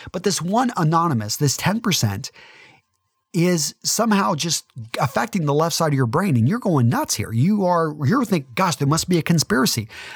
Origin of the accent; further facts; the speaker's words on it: Midland, Texas, United States; For some of you that know that I'm a conservative from Midland, Texas, I say I'm more of like play a classic liberal